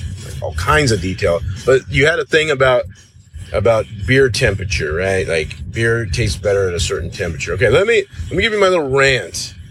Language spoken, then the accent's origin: English; California, United States; Cold beverages are refreshing, especially if you're born and raised in California like me.